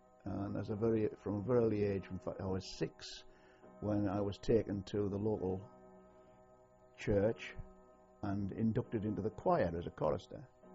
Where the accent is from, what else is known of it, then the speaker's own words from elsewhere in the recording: Newcastle upon Tyne, North East England, United Kingdom; born there; Yes, I was born in Newcastle upon Tyne in June 1939.